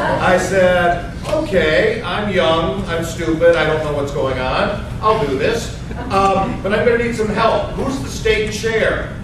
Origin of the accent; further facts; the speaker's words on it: Michigan, United States; now in Indiana, United States; why are we moving to Indiana? People are asking. I'm from Michigan.